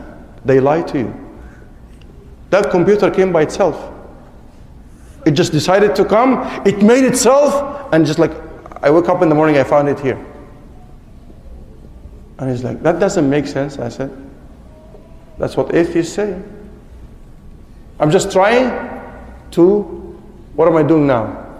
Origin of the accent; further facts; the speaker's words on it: Egypt; moved away as an adult; also born or lived in Kuwait; where are you from? I said, an Egyptian in Kuwait. I was teaching at the university in Kuwait at that time.